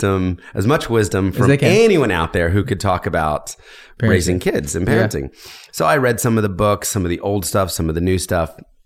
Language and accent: English; Philadelphia, Pennsylvania, United States; born there; I was born in Philadelphia. My parents were, you know, straight middle class.